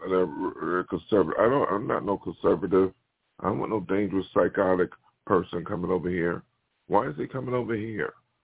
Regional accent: Buffalo, New York, United States; I am from Buffalo, but when they talk about Buffalo, New York, I think that's crazy too.

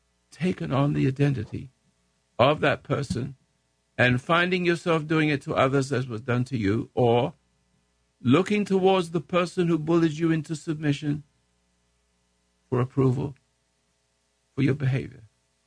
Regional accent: England, United Kingdom; I'm still English in a certain way.

